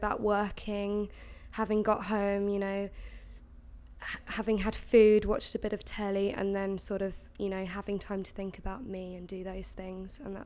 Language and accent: English; Twickenham, London, United Kingdom; I'm 23 and I'm from Twickenham.